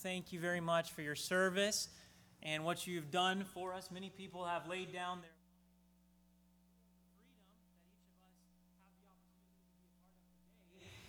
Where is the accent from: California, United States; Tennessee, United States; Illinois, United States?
Tennessee, United States; Nashville; I am from Nashville, Tennessee